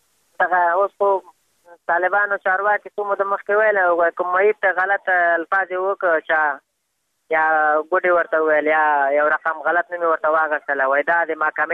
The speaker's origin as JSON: {"language": "Pashto", "country": "Afghanistan"}